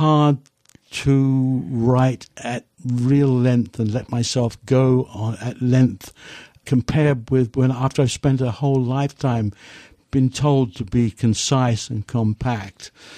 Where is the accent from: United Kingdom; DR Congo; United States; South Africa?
United Kingdom; England; moved away; But the weather is so similar to the weather in which I grew up in England.